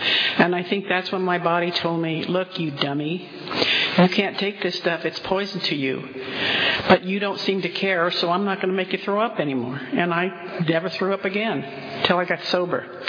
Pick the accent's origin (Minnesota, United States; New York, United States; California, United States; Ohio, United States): California, United States; Fresno; And I was born in Fresno, raised in Fresno, got drunk in Fresno, got sober in Fresno.